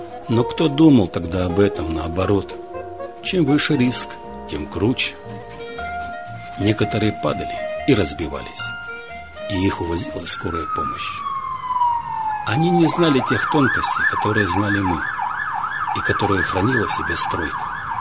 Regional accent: Dnipro, Dnipropetrovsk Oblast, Ukraine; Родился я в Днепропетровске, в районе 15-й больницы. Мои родители Иосиф Федорович и Нина Трофимовна получили квартиру в доме номер 114 по улице Днепропетровской, когда мне было 2 годика.

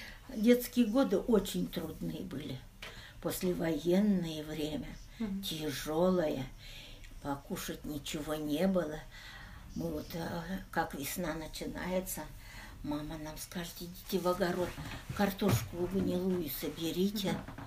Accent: Yashkino, Kemerovo Oblast, Russia; Я родилась в Кемеровской области, поселок Яшкино.

